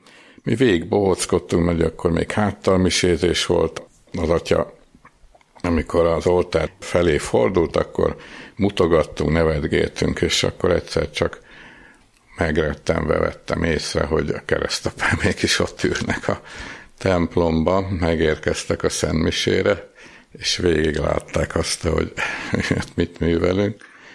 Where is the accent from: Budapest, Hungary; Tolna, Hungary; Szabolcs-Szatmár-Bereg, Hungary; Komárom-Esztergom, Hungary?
Budapest, Hungary; Rákoshegyen nőttünk föl